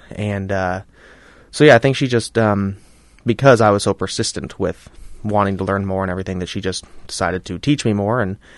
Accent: Astoria, United States; Yeah, I was born and raised in Astoria.

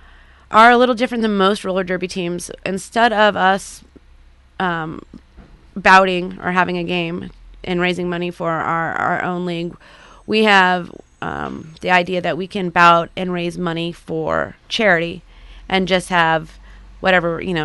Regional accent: California, United States; I was a boxer from Southern California.

